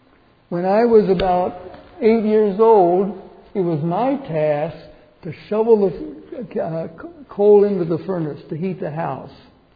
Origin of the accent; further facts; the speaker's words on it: Pennsylvania, United States; I grew up in Pennsylvania, by the way, in coal mine country. And many of my uncles were coal miners